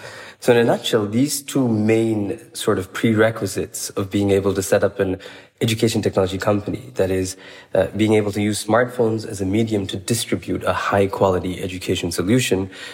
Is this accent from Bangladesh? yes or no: yes; Bangladesh; Well, first of all, Bangladesh is in many ways home. I grew up in Bangladesh, so I've always wanted to eventually go back